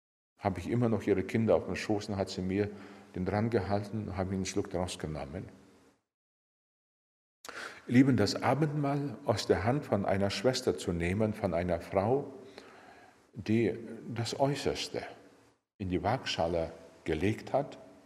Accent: Siberia, Russia; Ich komme aus Sibirien

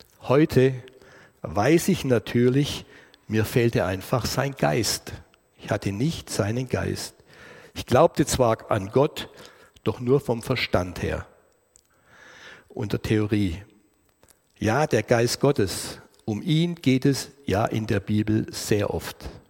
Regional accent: Tübingen, Baden-Württemberg, Germany; Ja, ich bin Schwabe, komme aus Tübingen, Württemberg und habe dort meine Jugend verbracht.

